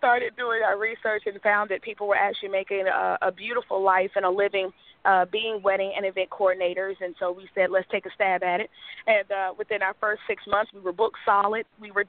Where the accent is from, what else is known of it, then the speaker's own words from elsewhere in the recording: Landover, Maryland, United States; moved away; I'm originally from Maryland, Landover, Maryland. I moved to North Carolina in 1998.